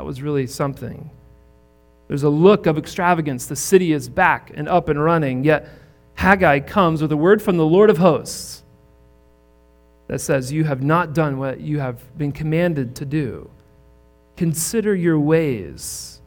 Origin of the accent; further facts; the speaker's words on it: Indiana, United States; I grew up in Indiana. We did not see guys like Ben all that often. Indiana has NASCAR fans like Wyoming has cowboys.